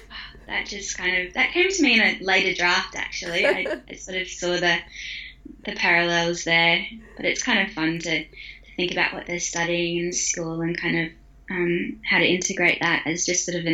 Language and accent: English; Darwin, Northern Territory, Australia; growing up in Darwin